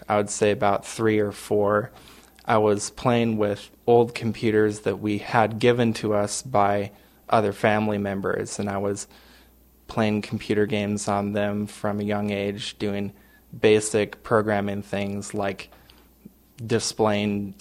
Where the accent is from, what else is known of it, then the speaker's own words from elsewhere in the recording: Helena, Montana, United States; I grew up in Helena.